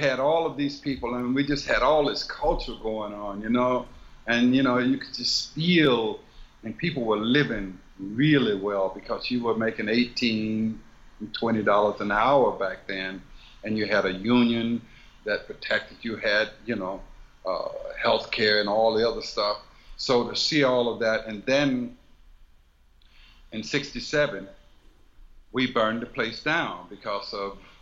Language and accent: English; Silver City, Mississippi, United States; I was like, oh my God, because I came from Silver City, Mississippi.